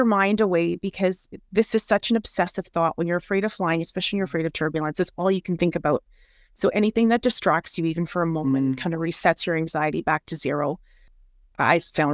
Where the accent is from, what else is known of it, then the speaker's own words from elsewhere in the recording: Bermuda; I have such wonderful memories growing up in Bermuda.